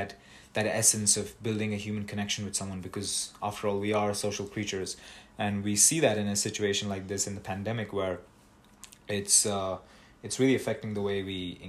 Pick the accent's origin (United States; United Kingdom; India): India; Kolkata, West Bengal; Now, I'm from Kolkata, and seeing a beggar wasn't uncommon in India.